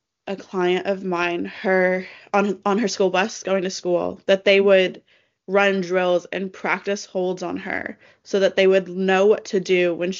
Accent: Florida, United States; I grew up in Florida, so I was going back in Florida

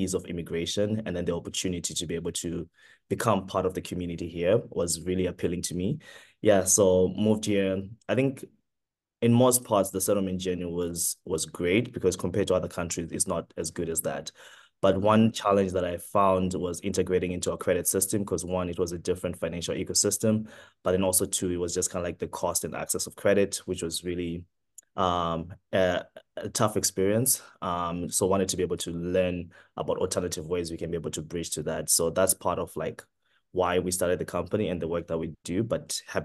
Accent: Zimbabwe; moved away as an adult; also born or lived in Mbala, Zambia; now in Canada; I was born in Zambia in a small village called Mbala and raised in Zimbabwe because my mom was Zambian, my dad was Zimbabwean, grew up in a family of 11. And then back in 2014, I moved to Canada as an international student

